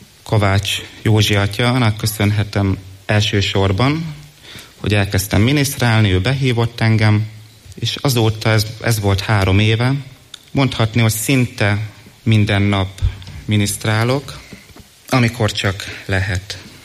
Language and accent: Hungarian; Miskolc, Borsod-Abaúj-Zemplén, Hungary; 18 éves vagyok, Miskolcon élek és születtem is.